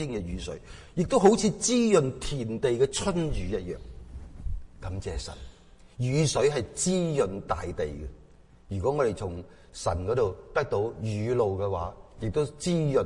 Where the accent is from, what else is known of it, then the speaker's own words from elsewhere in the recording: China; 我哋中国人好强调讲嘅智就智慧系嘛，仁系仁义或者仁爱，勇就勇气。